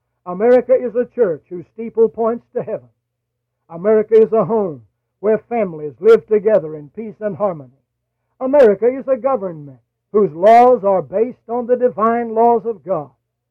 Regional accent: United States; I want to say that I am an American by birth, and I am proud to be an American by choice.

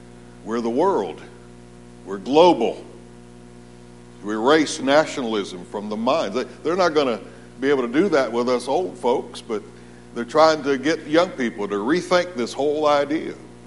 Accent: Jacksonville, Florida, United States; I was saved at 14 years old in Florida. I grew up in Jacksonville, Florida. Anybody ever heard of that?

